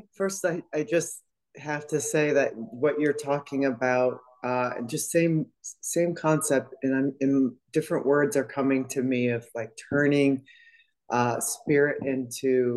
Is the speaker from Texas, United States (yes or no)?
no; Colorado, United States; also born or lived in Wisconsin; I just happened to come back from Wisconsin, which is where I'm originally from. I grew up in Colorado and now I'm on the East Coast. I've lived all over the country and as well as abroad.